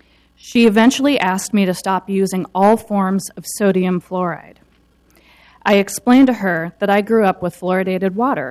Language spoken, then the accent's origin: English; Minneapolis, Minnesota, United States; I grew up in Minneapolis, Minnesota, a city that has a number of similarities to Portland.